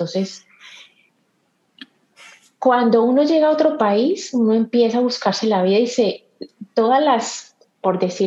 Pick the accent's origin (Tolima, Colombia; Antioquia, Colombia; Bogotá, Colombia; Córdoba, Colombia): Antioquia, Colombia; Medellín; also born or lived in Barcelona; now in Spain; Yo soy de Medellín.